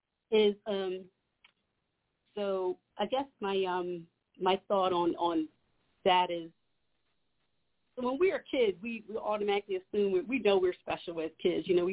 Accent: the South, United States; You know, can't hold it against me, Baba Kevin. I'm from the South.

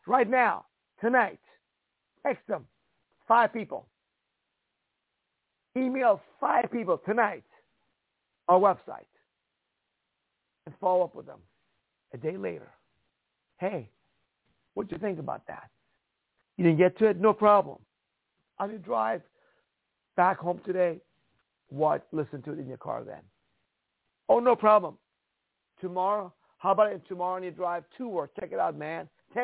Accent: Iran; now in United States; Folks, I came from Iran. We had no freedom of speech there.

